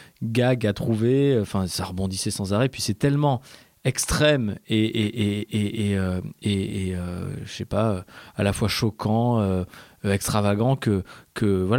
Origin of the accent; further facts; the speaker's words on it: Auvergne-Rhône-Alpes, France; J'ai grandi en Ardèche.